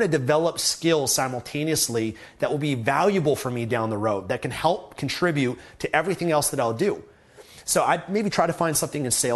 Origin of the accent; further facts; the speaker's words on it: Canada; I'm from Canada, and I understand the privileges of that.